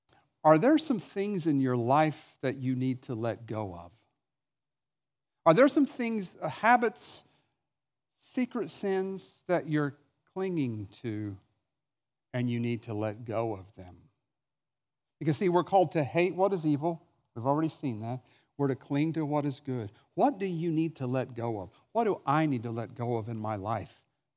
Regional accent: Oklahoma, United States; I grew up in Oklahoma, and my pastor had acreage that was close to where I lived

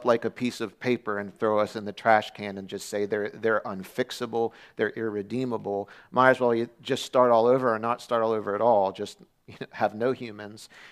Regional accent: Philadelphia, Pennsylvania, United States; also born or lived in Deep South; We moved here from the Deep South. We moved back home. I'm originally from Southeast Pennsylvania in the Philadelphia area.

